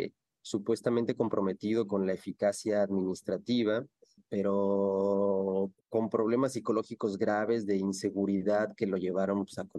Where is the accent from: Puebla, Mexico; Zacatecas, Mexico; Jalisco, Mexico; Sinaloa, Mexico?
Sinaloa, Mexico; Mazatlán; born there; now in Mexico City, Mexico; Yo nací en Mazatlán, pero llevo también muchos años viviendo en la Ciudad de México